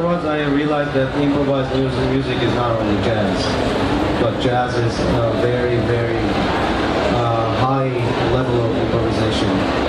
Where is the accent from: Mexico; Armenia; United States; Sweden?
Armenia; Gyumri, Shirak; growing up in Armenia. I grew up in Gyumri. I was 1.5 years old when a huge earthquake happened in 1988